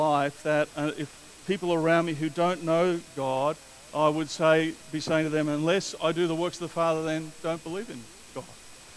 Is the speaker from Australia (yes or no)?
yes; Australia; born there; I'm an Australian by birth. I love the people of my nation. I love Australia.